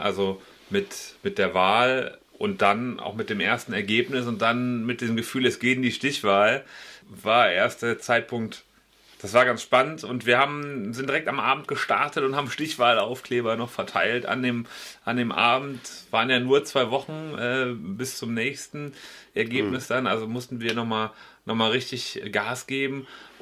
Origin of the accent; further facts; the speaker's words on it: Bornheim, North Rhine-Westphalia, Germany; ich bin ja in Bornheim bzw. in Breenig aufgewachsen. Ich bin zwar in Bonn im Krankenhaus geboren, aber nach den ersten Tagen dann immer hier im Rheinland gewesen.